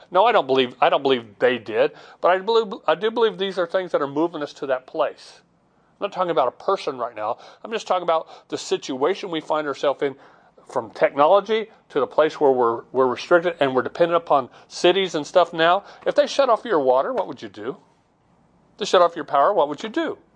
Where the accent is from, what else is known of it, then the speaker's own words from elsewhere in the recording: Chandler, Arizona, United States; I remember I grew up in Chandler. We had water wells everywhere.